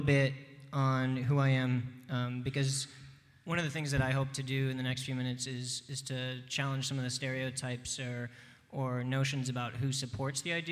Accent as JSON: {"language": "English", "region": "Northeast", "country": "United States", "tie": "born or raised there", "lives_now": "Bay Area, United States", "said": "I grew up in the Northeast. I've lived out here in the Bay Area now for about 7 or 8 years."}